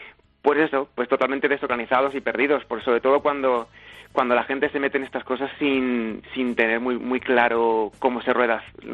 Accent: Jerez, Andalusia, Spain; moved away as an adult; also born or lived in Madrid / London; Bueno, yo soy de Jerez, me fui a Madrid para estudiar la universidad ya en su día, estuve allí 10 años y hace como 3 años y medio me fui a vivir a Londres

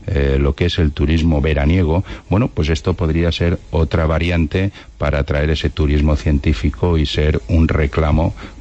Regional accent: Alicante, Valencian Community, Spain; sigo siendo político, sigo siendo alicantino y sigo peleando por el beneficio de Alicante

